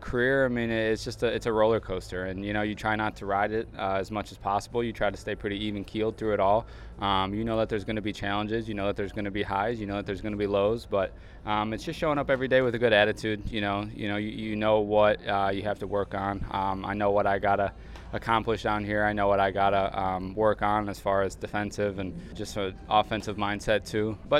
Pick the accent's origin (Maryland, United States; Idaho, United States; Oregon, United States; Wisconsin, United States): Wisconsin, United States; growing up in Wisconsin, I have played in some pretty cold games.